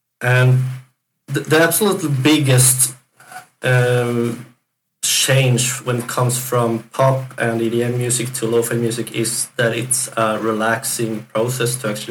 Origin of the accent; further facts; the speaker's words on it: Sweden; English is a second language; I'm from Sweden